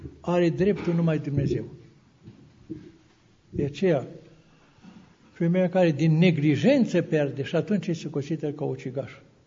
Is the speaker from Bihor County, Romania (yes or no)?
yes; Bihor County, Romania; Sunt dintr-un sat oricare, din Bihor, în apropiere de munții Codrului. În satul meu natal, cu 500 de case